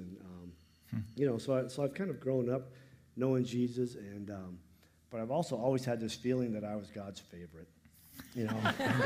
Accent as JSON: {"language": "English", "town": "Butte", "region": "Montana", "country": "United States", "tie": "born or raised there", "said": "And then growing up, in junior high, I was in Butte. I grew up in the Lutheran church there"}